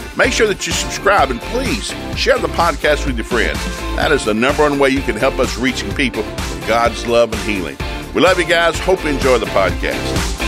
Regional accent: the South, United States; And I grew up in the South.

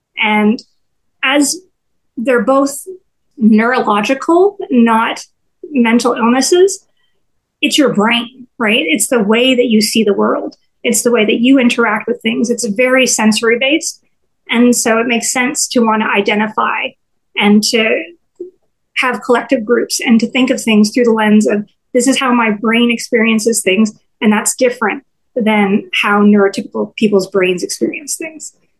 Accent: Canada; I'm Canadian. I didn't come from Silicon Valley

